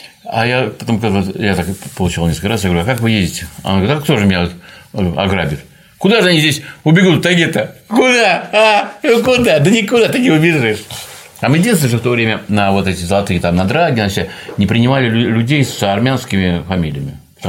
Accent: Saint Petersburg, Russia; я из Ленинграда

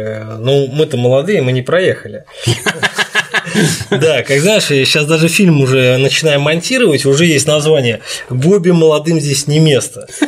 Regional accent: Saint Petersburg, Russia; я из Петербурга решили прокатить своих отцов любимых по Монголии

